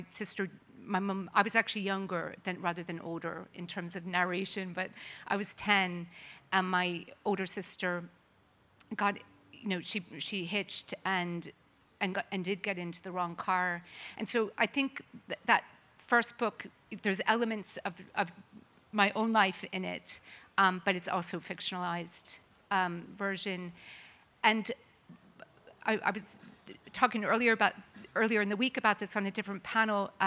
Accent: Philadelphia, Pennsylvania, United States; I grew up in Philadelphia. My father's from Sligo, and I grew up, I'm one of eight children

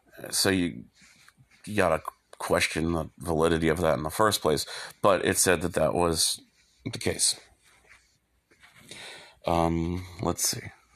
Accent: Boston, Massachusetts, United States; I'm from Boston, so obviously we're going for the Celtics and Bruins here.

